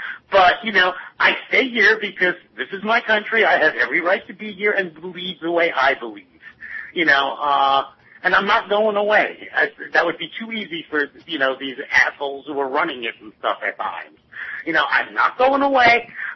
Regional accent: New York, United States; and then we come to 9/11, which, as a New Yorker, is for me really difficult because I have such mixed feelings.

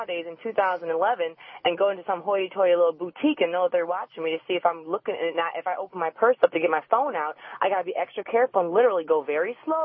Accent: United States; I'm as American as anybody else.

